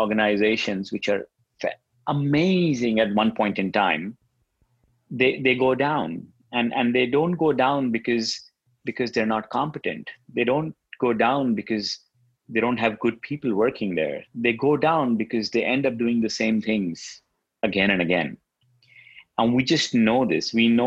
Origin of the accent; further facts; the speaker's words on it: India; growing up in India, very good academically